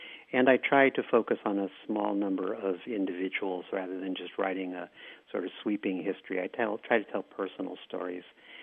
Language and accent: English; California, United States; I grew up in the Bay Area, loving to read.